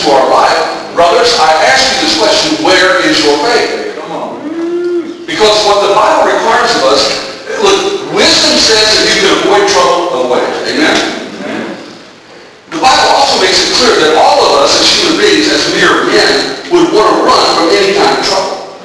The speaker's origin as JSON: {"language": "English", "region": "Tennessee", "country": "United States", "tie": "born there", "said": "I was born in East Tennessee, so I love most things Tennessee except football."}